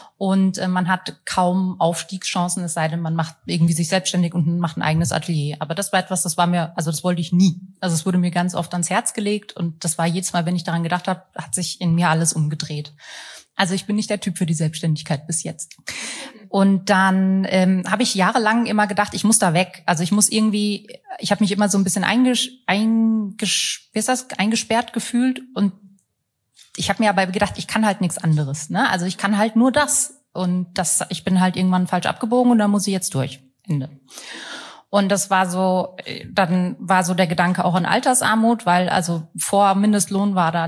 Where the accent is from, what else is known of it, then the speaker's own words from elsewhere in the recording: Hanover, Lower Saxony, Germany; now in Hamburg, Germany; ich komme aus Hannover, wollte ich sagen. Nein, da bin ich weggezogen, Hamburg. Ich wohne mittlerweile in Hamburg.